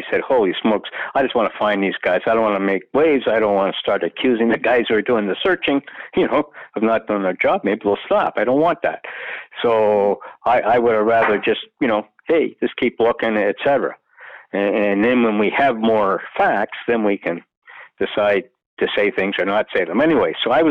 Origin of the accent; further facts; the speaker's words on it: Canada; I don't think it was any discrimination against me at all as being a Canadian.